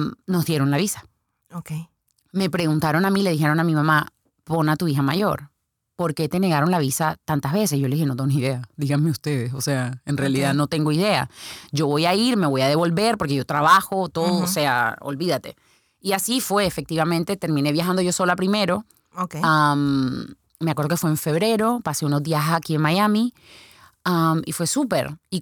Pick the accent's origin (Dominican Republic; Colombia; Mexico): Colombia; Barranquilla, Atlántico; Yo soy colombiana. Okay. Nací en la ciudad de Barranquilla. Crecí, duré la mayor parte de lo que llevo de mi vida, 28 uh-huh. años, duré en Colombia, en Barranquilla. Y decidí emigrar a los Estados Unidos porque me casé.